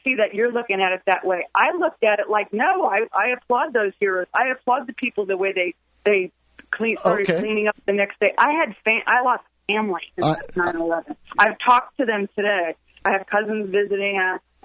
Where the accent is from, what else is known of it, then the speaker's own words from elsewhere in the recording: New York, United States; you're like insulting all these great New Yorkers. I'm from New York. And I saw through it.